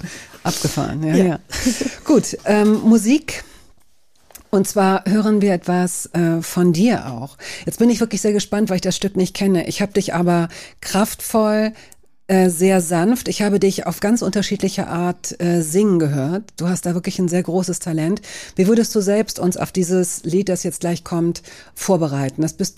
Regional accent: Bulgaria; Ich bin Bulgare.

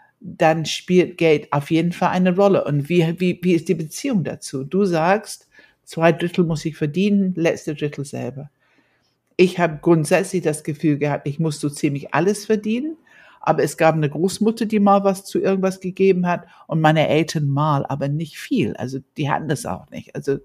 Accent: London, United Kingdom; also born or lived in Scotland; die Klassiker bei uns in England, es gab, also ich bin ja in London so die meiste Zeit, also nachdem wir von Schottland nach London gezogen sind, die meiste Zeit

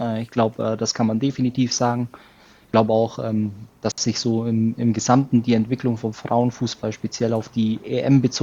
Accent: Germany; als Deutscher gönnt man es dem deutschen Team.

